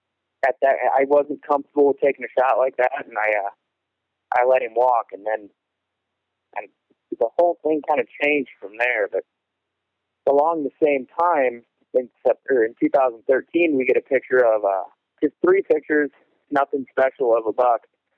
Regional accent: Iowa, United States; Well, I was born and raised in Western Iowa. I live in Ottawa, Iowa now, just about an hour south of Sioux City, hour north of Omaha.

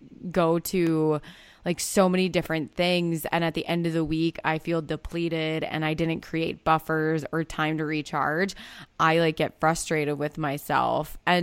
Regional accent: Iowa, United States; I mean, I'm from Iowa. So just imagine we're like 5 years behind everyone else.

